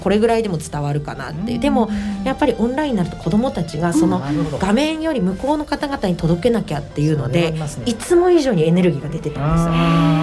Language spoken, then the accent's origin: Japanese; Saga, Japan; やはり私自身が佐賀で育ってるので